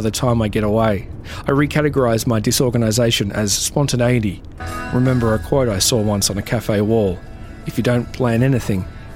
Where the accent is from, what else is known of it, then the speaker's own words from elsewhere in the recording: New South Wales, Australia; A final lap of my home state, New South Wales.